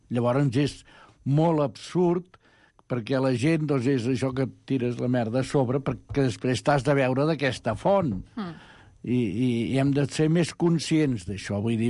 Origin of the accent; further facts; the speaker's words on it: Catalonia, Spain; jo que vinc del Moianès, que hi ha... que hi havia les masies